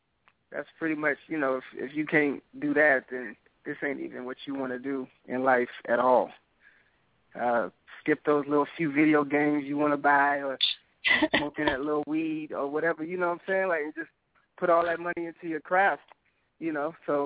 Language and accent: English; New Orleans, Louisiana, United States; also born or lived in Alabama; I was born in New Orleans, and that's me, you know, and pretty much, you know, part of my life I grew up in Bama too.